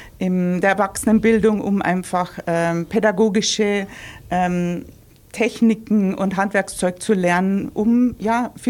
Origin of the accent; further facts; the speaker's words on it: Landau, Bavaria, Germany; accent: Bavarian; Ursprünglich aus dem tiefsten Niederbayern. Also wenn man in München in die Isar springt und flussabwärts schwimmt, dann kommt man an Landau vorbei. Das ist da, wo ich ursprünglich herkomme.